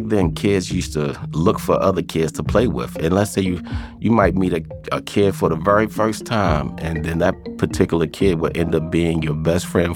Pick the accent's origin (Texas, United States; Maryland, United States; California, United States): Maryland, United States; Baltimore; I grew up in West Baltimore, Sandtown. I come from three different neighborhoods, Sandtown, Holland Park, and what we call the Avenue. I grew up one of nine kids, hardworking father, very loving family.